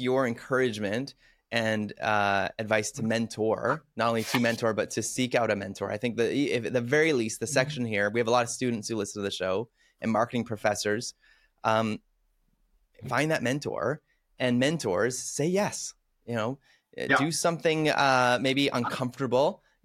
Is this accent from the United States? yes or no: no; Canada; I'm saying this as a Canadian, loving what's happening in the States.